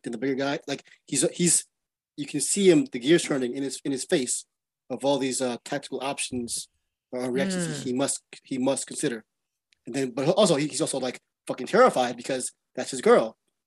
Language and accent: English; Brooklyn, New York, United States; I'm from New York, born in Brooklyn, Brooklyn, Queens, and the Bronx, I know what it is.